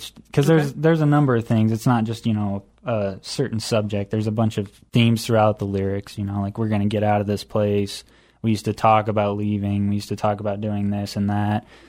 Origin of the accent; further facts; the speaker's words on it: Utah, United States; We're from Utah.